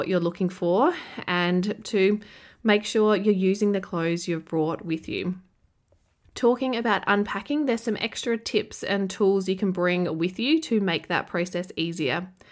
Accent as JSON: {"language": "English", "town": "Adelaide", "region": "South Australia", "country": "Australia", "said": "I am from Adelaide, and when we travel to the city from the farm, I have a drawer and some shelves in my parents' house where we stay."}